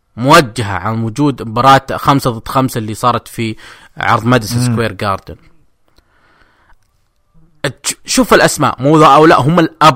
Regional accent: Jeddah, Makkah Province, Saudi Arabia; وشفناه عندنا في جدة وفرحنا فيه

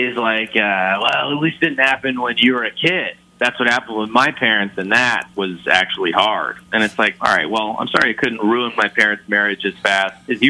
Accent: Gettysburg, Pennsylvania, United States; So I grew up in Gettysburg, Pennsylvania.

